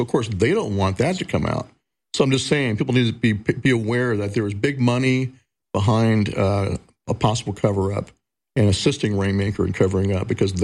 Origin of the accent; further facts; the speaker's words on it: Nevada, United States; also born or lived in Arizona; Like, I grew up in Nevada and Arizona.